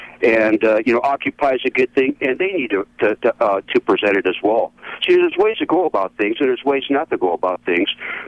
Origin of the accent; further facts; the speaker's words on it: Goleta, California, United States; Like when I grew up, I grew up in Goleta in Santa Barbara, California, and I'm almost 58, give away my age, doesn't mean a thing anyways.